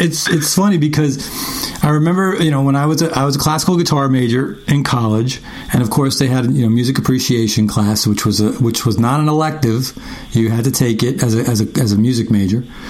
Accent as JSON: {"language": "English", "town": "Jamaica, Queens", "region": "New York", "country": "United States", "tie": "born there", "said": "We're both born in New York. I was born in Jamaica, Queens."}